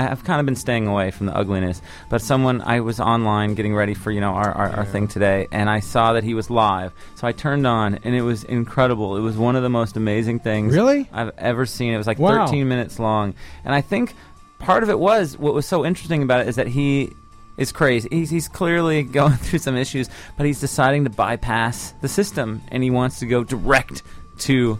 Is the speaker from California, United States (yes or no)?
no; Colorado, United States; also born or lived in Montana; I would get growing up in Colorado. And then going to college in Montana